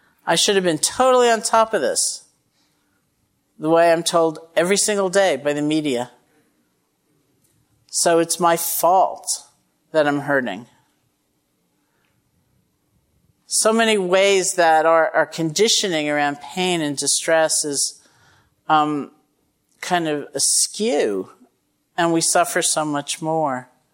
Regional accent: Massachusetts, United States; And it's December, right? And I'm from Massachusetts, so that's different.

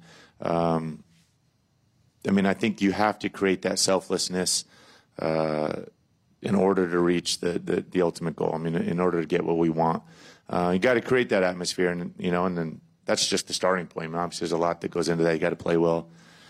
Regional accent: West Coast, United States; growing up on the West Coast, I'm not totally familiar, but certainly a little familiar with the zealous fans in these parts.

